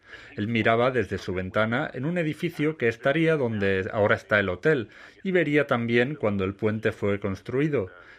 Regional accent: New Zealand; now in Czech Republic; Vengo de Nueva Zelanda, donde nuestra historia no es tan estimulante.

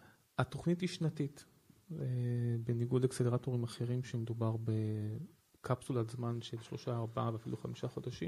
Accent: Zikhron Ya'akov, Haifa District, Israel; אני מגיע מזיכרון יעקב.

